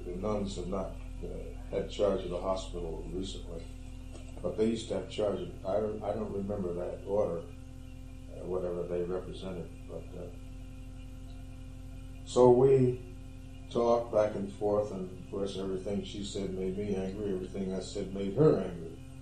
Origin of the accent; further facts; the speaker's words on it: Paterson, New Jersey, United States; born there; I was born in Patterson, so they came to Patterson way back there in 1902 or something.